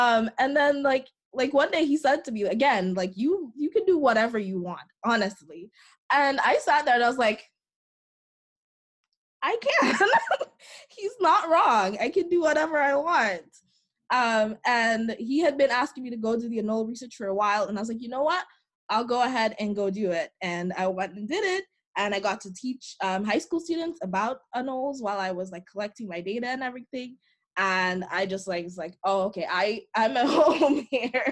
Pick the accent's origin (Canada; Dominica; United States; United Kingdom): Dominica; I'm from the Commonwealth of Dominica. That's an island in the Caribbean. It's kind of like right in the middle. And I grew up there